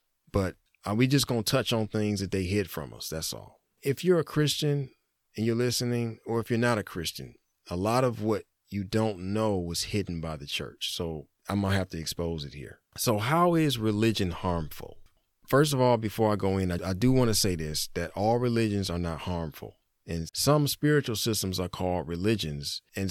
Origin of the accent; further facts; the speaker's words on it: Detroit, Michigan, United States; born there; And I was born in Detroit, Michigan, USA. I was born in the 80s, so you can figure out my age from there, the early 80s. I'm a so-called foundational Black American.